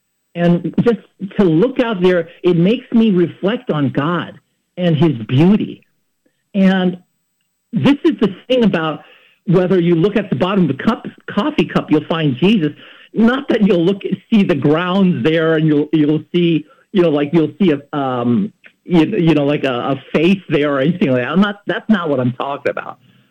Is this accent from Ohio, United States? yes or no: no; San Francisco, California, United States; I don't know if that's just a Filipino thing or what, but that's why I grew up in San Francisco.